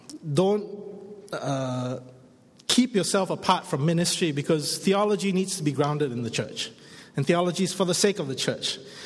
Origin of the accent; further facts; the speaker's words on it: Singapore; moved away as an adult; now in Toronto, Canada; I'm originally from Singapore. I was ordained in the Diocese of Singapore. And I came here in 2009 to pursue a doctorate in theology at Wycliffe College at the University of Toronto.